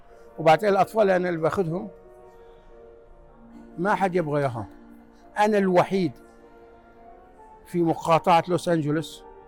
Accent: Libya; moved away as an adult; now in United States; بدايتي بدت بأنا جيت من ليبيا، في من ليبيا إلى أمريكا سنة 1978 طالب، درست بالجامعة في ولاية يوتا وتخرجت مهندس إلكتروني.

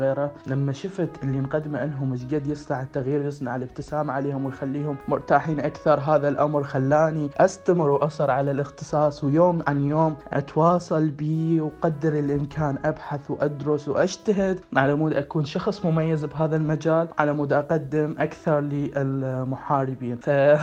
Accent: Iraq; أعرف عن نفسي، … من العراق، طالب في كلية الأطراف والمساند مرحلة ثالثة

